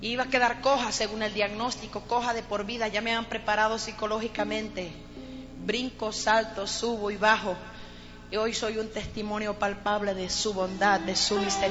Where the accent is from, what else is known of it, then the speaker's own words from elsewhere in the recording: Colombia; Colombia a lo mejor se saben cosas como las cosas feas, pero Dios ha traído un mover muy especial en mi país.